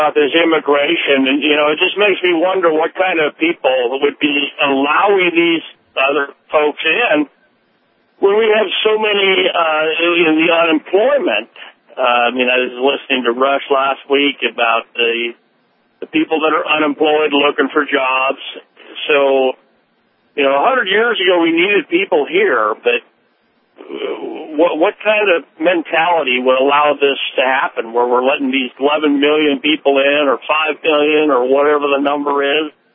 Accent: United States; maybe I'm just biased a little bit because I'm American.

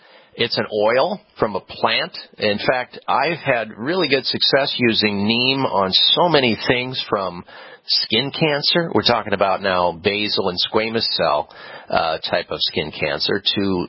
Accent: Iowa, United States; I know this because I grew up in Iowa

